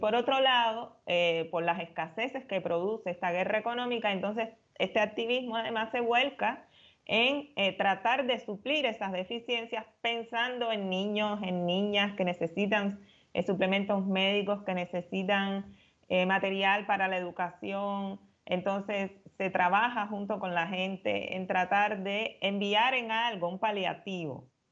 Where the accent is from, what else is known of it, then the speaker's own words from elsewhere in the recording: Cuba; moved away; somos cubanos comunes y corrientes que llevamos en la mochila el amor a Cuba